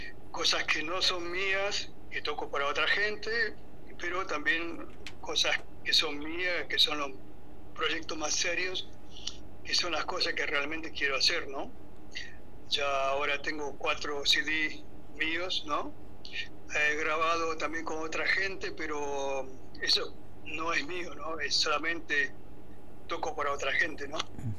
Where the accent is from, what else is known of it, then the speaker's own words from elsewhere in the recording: Argentina; now in Germany; Esa fue cuando salí de Argentina